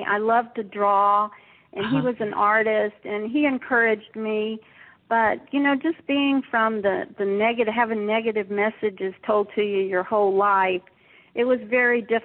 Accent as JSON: {"language": "English", "town": "Little Rock", "region": "Arkansas", "country": "United States", "tie": "born or raised there", "said": "Okay, well, I grew up in Little Rock, Arkansas. My dad was a newspaper editor, and he also owned a PR firm."}